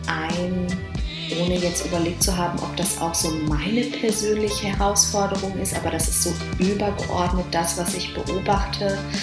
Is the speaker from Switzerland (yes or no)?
no; Dortmund, North Rhine-Westphalia, Germany; now in Hamburg, Germany; Also ich komme aus Dortmund und lebe in Hamburg.